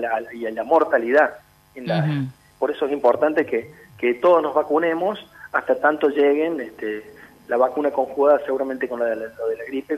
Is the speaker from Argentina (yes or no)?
yes; Argentina; Y lo que somos capaces los argentinos de hacer cuando tenemos un equipo.